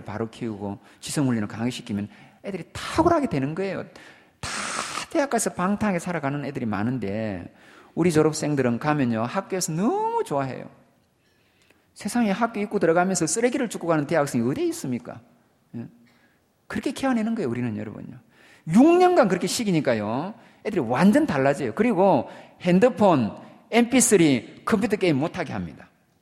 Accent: South Korea; 저는 다 시골에 지리산, 덕유산 그 사이인데 제가 그래 나와보니까 고등학교 시골 출신이라 해도요.

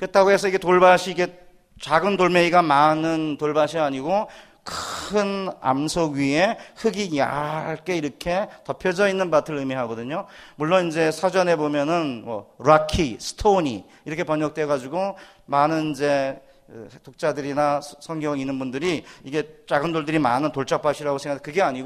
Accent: Chungcheong, South Korea; 제가 충청도, 전 충청도거든요.

